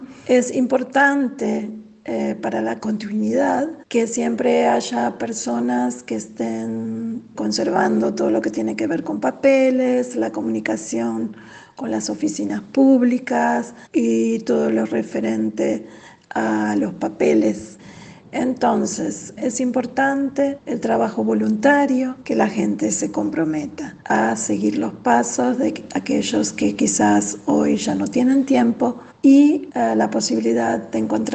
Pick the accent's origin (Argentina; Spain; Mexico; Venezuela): Argentina; now in Leipzig, Germany; de Argentina, y en el año 2000 decidimos fundar